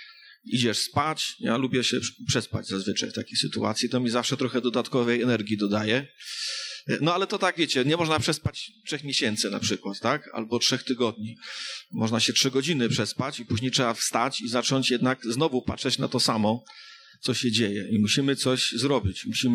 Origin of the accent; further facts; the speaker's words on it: Wrocław, Lower Silesian Voivodeship, Poland; now in Warsaw, Poland; ostatnio mieszkam w Warszawie. Ale Wrocław to jest moje miasto. Tu się nawróciłem, tu się wychowałem, tu się ochrzciłem.